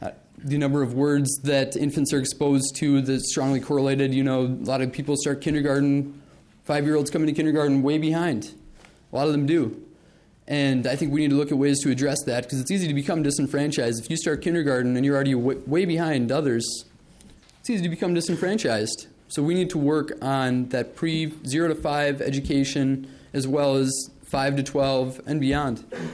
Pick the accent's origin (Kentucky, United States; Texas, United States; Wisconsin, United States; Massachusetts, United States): Wisconsin, United States; Hayward; And growing up in Hayward, Wisconsin, there were some tremendous teachers, but there were also some really poor teachers.